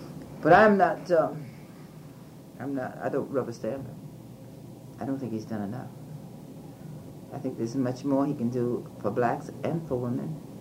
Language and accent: English; Miami, Florida, United States; Born and raised in Miami, just where, right in the area that I'm representing.